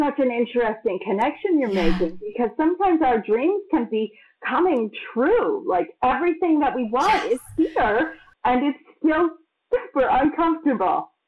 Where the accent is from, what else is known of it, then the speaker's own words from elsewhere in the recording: Massachusetts, United States; also born or lived in New York; So when I grew up in Massachusetts, which is quite cold, and I'm not a cold lover, and I had moved, you know, I had been in New York for many years